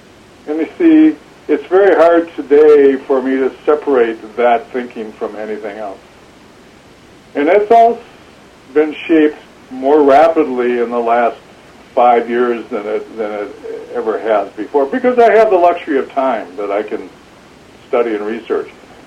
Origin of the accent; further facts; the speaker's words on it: Wisconsin, United States; Growing up in Wisconsin, again, having a childhood at the time in the 50s and 60s in Wisconsin, I am very, very fortunate that I was able to have that experience.